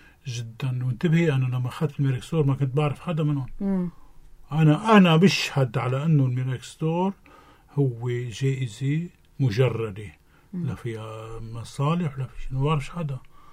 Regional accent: Lebanon; مع انا لبناني

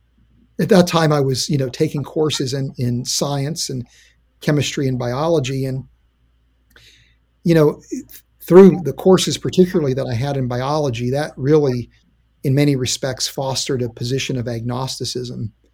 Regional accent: West Virginia, United States; And of course, growing up in West Virginia, you saw what was really a more fundamentalist expression of Christianity.

